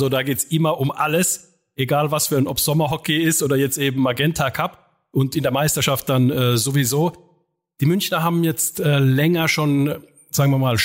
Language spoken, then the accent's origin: German; Finland; German is a second language; du bist Schwede, ich bin Finne, du hast auch finnische Hintergründe, wir sprechen Deutsch, damit die Leute es verstehen.